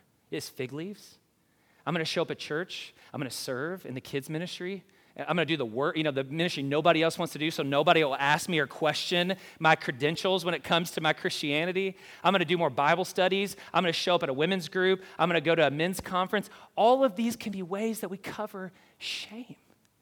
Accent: Kentucky, United States; I grew up in Kentucky.

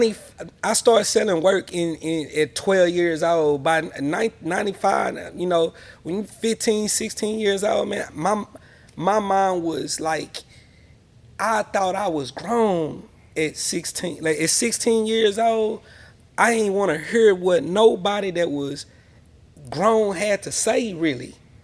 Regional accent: Longview, Texas, United States; I'm from Davis Street. I'm from 300 Block. I'm from Longview, Texas.

